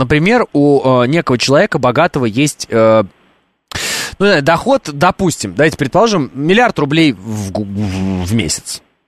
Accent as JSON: {"language": "Russian", "town": "Oral", "region": "West Kazakhstan Region", "country": "Kazakhstan", "tie": "born there", "said": "Хоть я и родился в Казахстане, но я родился в Уральске"}